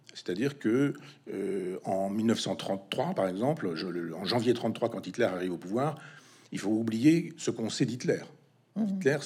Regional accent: Normandy, France; je suis originaire de l'Orne, j'habite pas très loin de Mortagne-au-Perche

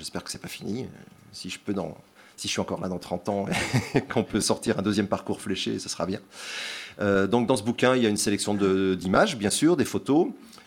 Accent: Nantes, Pays de la Loire, France; born there; Je suis né à Nantes, donc dans les années 50, en 57.

